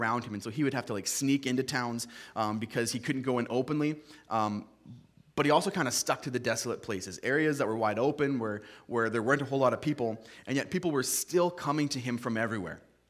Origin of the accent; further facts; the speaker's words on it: Canada; I'm from Canada.